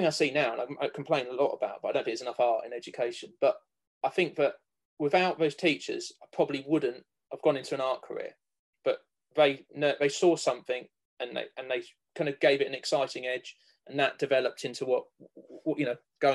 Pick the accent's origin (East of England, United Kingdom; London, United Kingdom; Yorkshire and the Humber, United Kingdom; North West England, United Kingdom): East of England, United Kingdom; Cambridge; I grew up around Cambridge, so we went to the Fitzwilliam a lot, Kettle's Yard a lot.